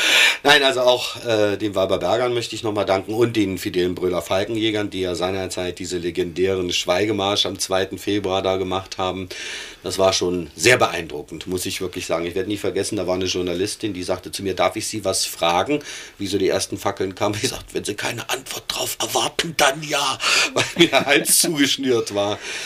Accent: Weiberberg, Harz, Germany; dass Weiberberg meine Heimat bleibt, ja, ich bin auch schon ganz viele Jahre aus dem Harz weg und empfinde das auch immer wieder, dass ich nach Hause fahre.

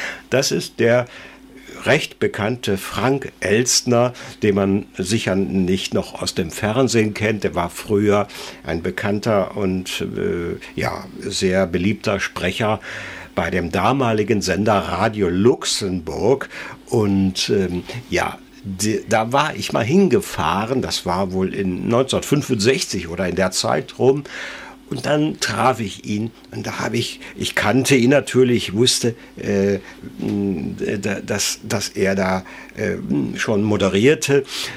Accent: North Rhine-Westphalia, Germany; Ich bin in der Nordeifel groß geworden.

